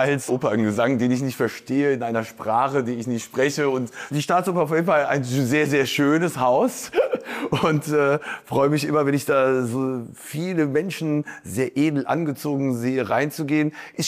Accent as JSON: {"language": "German", "region": "Rhineland", "country": "Germany", "said": "Ich bin erst 1992 zum ersten Mal in Berlin gewesen als Rheinländer."}